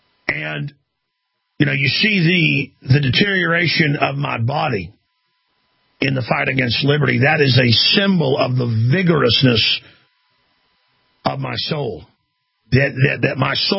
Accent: Texas, United States; I mean, I'm from Texas, folks, and the mafia never did do good down here

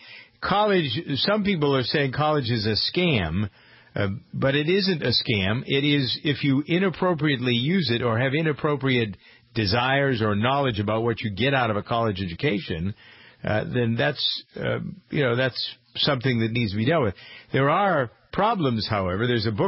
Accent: New England, United States; accent: New England; I ended up going to a radio station to get rid of my New England accent

